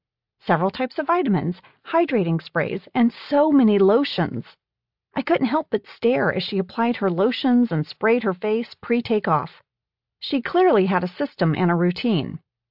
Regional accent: Indonesia; When I was growing up in Indonesia, I had a group of friends from Europe.

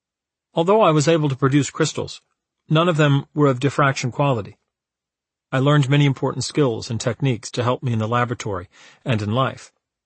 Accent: Orange, New Jersey, United States; I realized that growing up in Orange, New Jersey was not the worst starting point imaginable.

